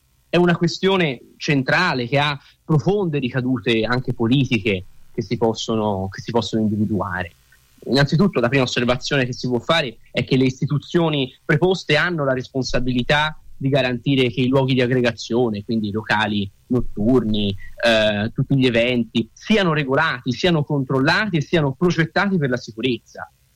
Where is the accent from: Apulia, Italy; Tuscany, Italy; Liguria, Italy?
Tuscany, Italy; Rignano sull'Arno; nelle periferie delle città, come Rignano sull'Arno, da dove vengo io